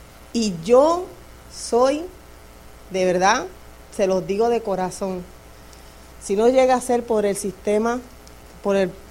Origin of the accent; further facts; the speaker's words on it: Puerto Rico; Pues el que si es alguien de Puerto Rico, yo vengo de un residencial público. Un residencial público en mi país, pues es gente de escasos recursos o ninguno, que te dan un apartamento.